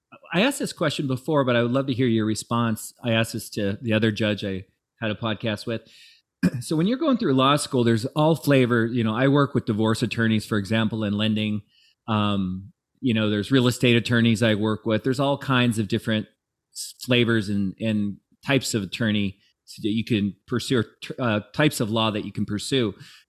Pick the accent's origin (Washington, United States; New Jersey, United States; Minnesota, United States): Washington, United States; Tacoma; born there; I was born in Tacoma too.